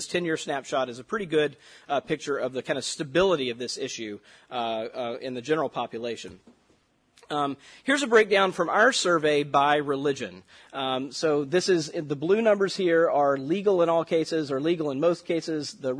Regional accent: Mississippi, United States; I'm from Mississippi, right, where we're not known for speaking quickly

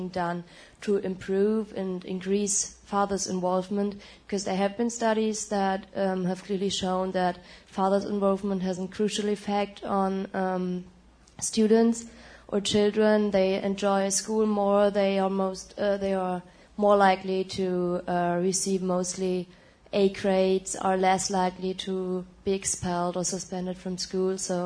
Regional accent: Germany; I'm from Germany and I'm a psychology major

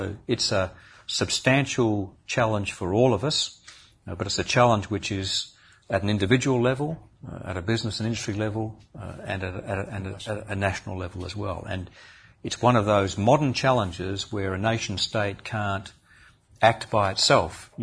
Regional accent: Australia; I'm an Australian minister travelling, so I make myself available to Australian journalists both here and in Australia.

